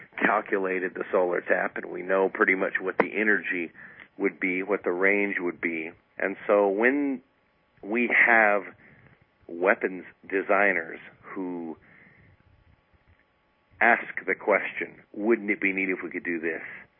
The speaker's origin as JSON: {"language": "English", "region": "Scotland", "country": "United Kingdom", "said": "Scots, I'm a Scot myself"}